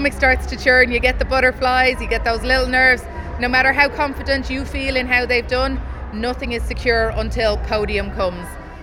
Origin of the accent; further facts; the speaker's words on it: Dublin, Leinster, Ireland; I'm the head coach for badminton. I'm from Rathfarnham in Dublin